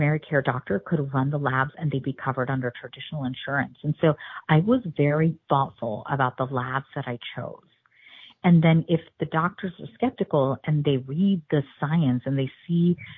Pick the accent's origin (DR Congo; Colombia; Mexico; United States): United States; Illinois; Let's not talk about access to rural America, like where I grew up in Illinois.